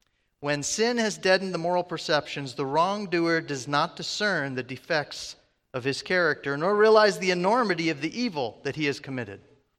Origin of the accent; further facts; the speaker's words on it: Detroit, Michigan, United States; I was brought up in Detroit.